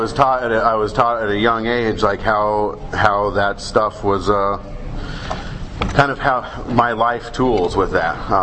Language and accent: English; Denver, Colorado, United States; also born or lived in Kansas City; now in Centennial, United States; I guess, you know, I was born out in Kansas City, moved to Denver when I was four. My dad got a job out there.